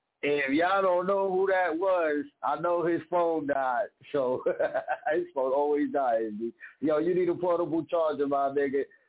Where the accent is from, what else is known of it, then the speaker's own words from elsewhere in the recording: Bronx, New York, United States; You know, I'm from New York. He's from Queens. I'm from the Bronx. The same difference.